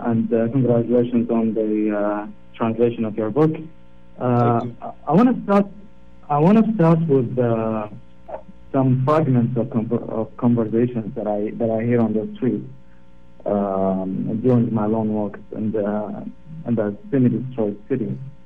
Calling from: Baghdad, Baghdad Governorate, Iraq; I'm calling from Baghdad.

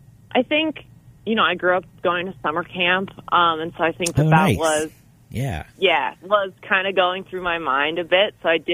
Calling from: Moab, Utah, United States; also born or lived in Denver; I'm actually calling from Moab, Utah.

